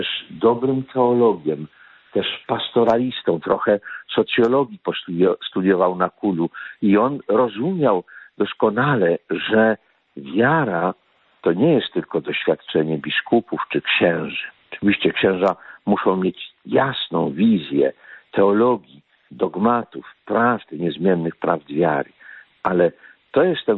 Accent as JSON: {"language": "Polish", "town": "Jarosław", "region": "Subcarpathian Voivodeship", "country": "Poland", "tie": "born or raised there", "said": "w Jarosławiu, to są moje rodzinne strony, okolice Przeworska, Jarosławia, ziemia przemyska, diecezja przemyska"}